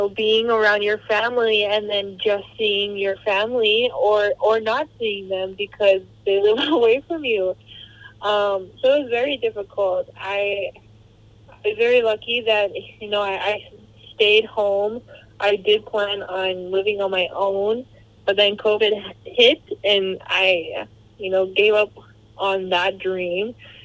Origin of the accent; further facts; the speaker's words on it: Manitoba, Canada; also born or lived in South Dakota; now in Whitecap Dakota First Nation, Canada; I'm from the Sabotai Cree Nation in Manitoba and the Sani Waksu Tribe in South Dakota, but I currently reside in Whitecap, Dakota, First Nation in Saskatchewan.